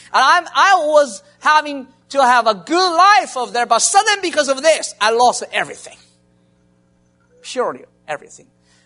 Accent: Shanghai, China; English is a second language; moved away as an adult; The first day, I'm so excited. I come from Shanghai. How about you? I'm practicing my English.

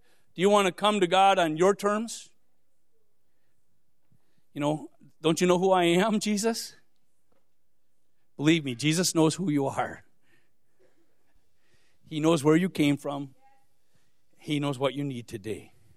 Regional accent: Wisconsin, United States; Midwestern kid from Wisconsin. And I think Wisconsin's different than the rest of the Midwest, by the way. But I'm from Wisconsin.

